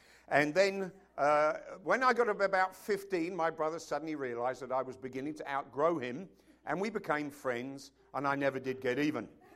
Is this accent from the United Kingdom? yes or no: yes; London, United Kingdom; born there; I was born in London on July the 14th, 1949.